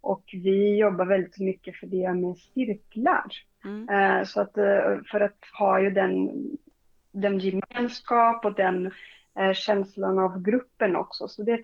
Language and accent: Swedish; Brazil; moved away as an adult; Jo, men jag är uppväxt i Brasilien.